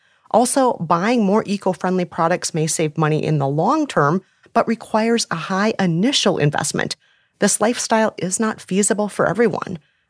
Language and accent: English; Minneapolis, Minnesota, United States; right in my hometown of Minneapolis, Minnesota.